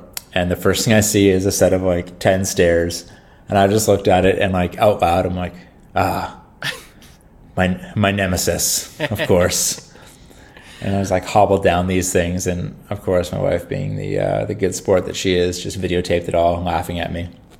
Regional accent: Regina, Saskatchewan, Canada; So I grew up in the prairies in Saskatchewan. In Canada. Mm-hmm. My hometown was Regina, Saskatchewan.

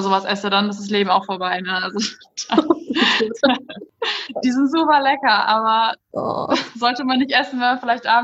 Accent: North Rhine-Westphalia, Germany; ich komme aus Rhein-Sieg, ja genau, am 27. Januar. Genau, und ich komme aus dem Rhein-Sieg-Kreis.

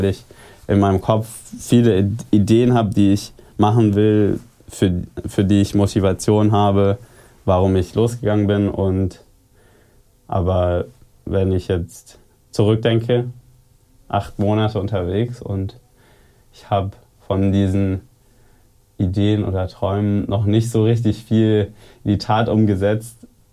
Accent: Freiburg im Breisgau, Baden-Württemberg, Germany; Ich komme aus Freiburg im Breisgau

